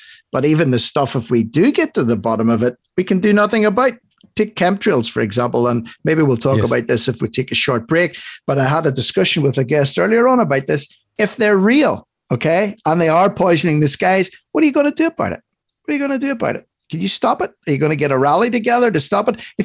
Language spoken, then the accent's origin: English; Northern Ireland, United Kingdom; I spent, you know, most of my young childhood and teen years growing up in Northern Ireland, where there was a lot of sectarianism, a lot of religious bigotry